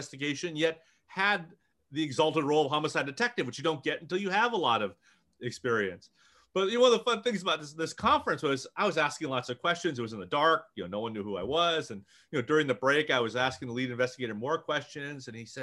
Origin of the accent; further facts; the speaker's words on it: Hollywood, California, United States; They found out I was from Hollywood. Suddenly they loved me.